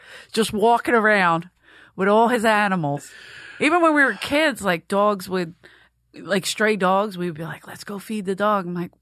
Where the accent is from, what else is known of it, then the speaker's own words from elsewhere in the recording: Philadelphia, Pennsylvania, United States; I'm like, no, I'm from South Philly.